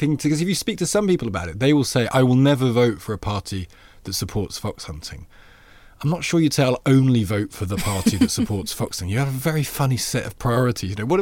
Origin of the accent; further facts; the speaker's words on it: Loughborough, East Midlands, United Kingdom; Well, I'm from Loughborough. The village next door to Loughborough is Quorn.